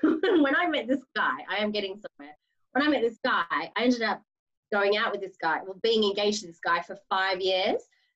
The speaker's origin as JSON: {"language": "English", "town": "Melbourne", "region": "Victoria", "country": "Australia", "moved": "yes", "lives_now": "United Kingdom", "said": "So I'm from Melbourne, Australia, but I live in England."}